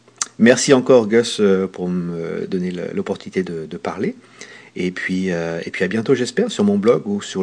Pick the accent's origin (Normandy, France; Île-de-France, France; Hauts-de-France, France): Normandy, France; moved away as an adult; now in United States; je suis normand d'origine et je vis au Texas depuis 1997.